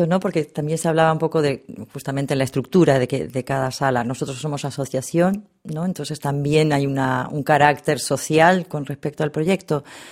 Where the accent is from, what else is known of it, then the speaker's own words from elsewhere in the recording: Argentina; Yo soy argentina, entonces también hay algo ahí que inmediatamente me implica